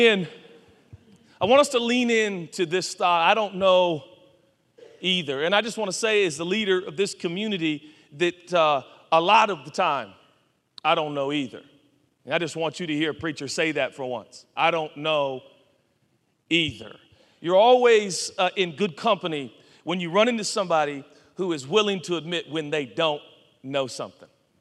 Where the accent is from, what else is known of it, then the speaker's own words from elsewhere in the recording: Portland, Oregon, United States; born there; I'll never forget the first time I went to the ocean. I was born in Portland, Oregon.